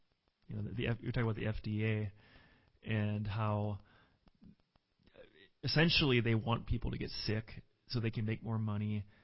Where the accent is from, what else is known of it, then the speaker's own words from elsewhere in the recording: Minnesota, United States; In the great state of Minnesota, my home state, now it's sad because they've destroyed it.